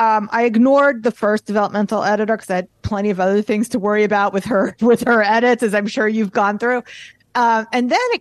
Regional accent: New York, United States; I'm Jewish and I'm from New York.

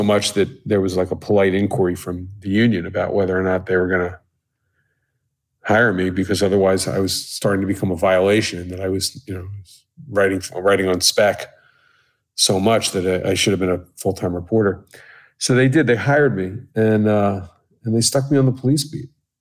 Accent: Washington, D.C., United States; now in Baltimore, United States; I've been a resident of Baltimore since 84, I guess. I grew up outside of Washington, and I came here to be a newspaperman at the Baltimore Sun.

